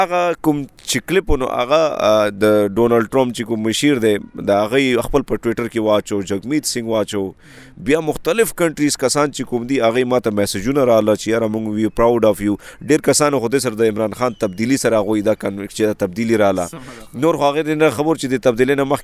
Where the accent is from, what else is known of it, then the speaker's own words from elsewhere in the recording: Pakistan; نو ما بالکل زه د پاکستان یم